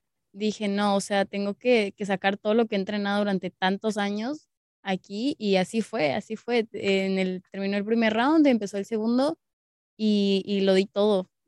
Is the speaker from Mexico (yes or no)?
yes; Mexico City, Mexico; Sí, soy de la Ciudad de México.